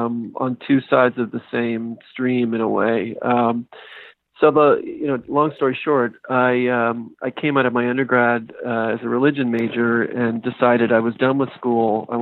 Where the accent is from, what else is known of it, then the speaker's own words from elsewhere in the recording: Canada; I was living in Canada. I'm a Canadian.